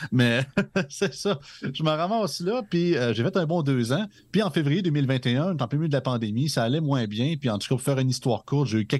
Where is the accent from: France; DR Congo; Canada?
Canada; Montmagny, Quebec; parce que moi, je suis de Montmagny, dans Chaudière-Appalaches